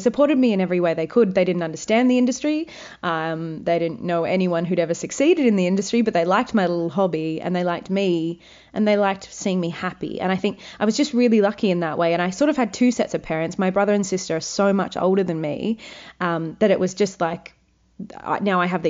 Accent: Wagga Wagga, New South Wales, Australia; was a big dream for me because, you know, I'm from Wagga Wagga.

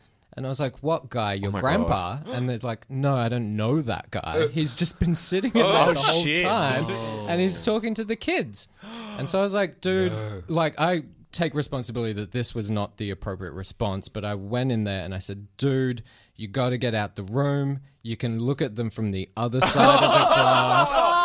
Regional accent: Philippines; also born or lived in Australia; No, I grew up in the Philippines, and so I was playing with rabid dogs like pretty much every day.

